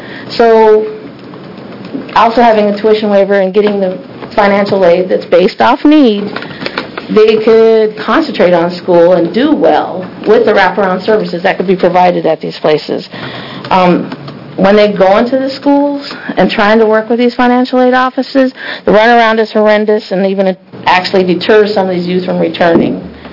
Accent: Oregon, United States; because I'm from the Multnomah County area

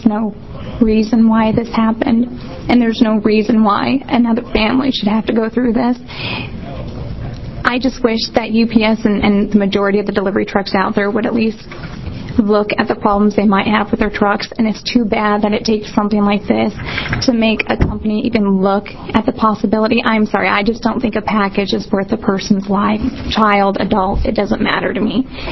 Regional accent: Eugene, Oregon, United States; I'm from Eugene.

